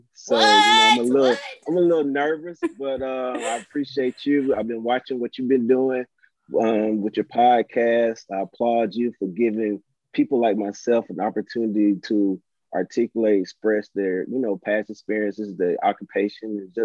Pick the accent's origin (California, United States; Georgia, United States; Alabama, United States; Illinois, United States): Alabama, United States; Selma; Growing up in Selma, the influence from coaches, teachers, family members, you know, I was always around them.